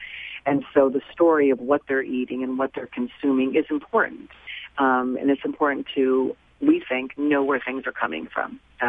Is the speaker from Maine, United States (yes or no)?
yes; Maine, United States; the tomatoes that he was selling came from about 10 miles of where we grew up in Maine